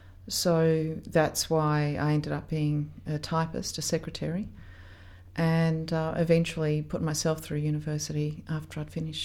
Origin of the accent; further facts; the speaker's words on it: Melbourne, Victoria, Australia; I was from Footscray in Melbourne, or a little suburb called Brooklyn, past Footscray.